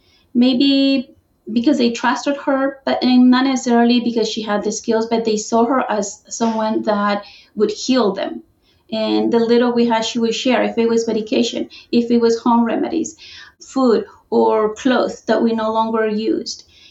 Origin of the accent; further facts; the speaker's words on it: Nicaragua; now in United States; I was born and raised in Nicaragua during the war, 1980s.